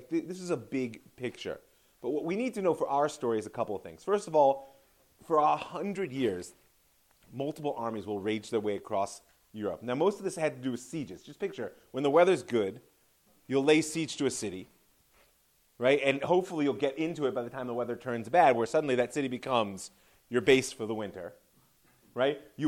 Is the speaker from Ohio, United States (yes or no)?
yes; Cleveland, Ohio, United States; Just like when I grew up in Cleveland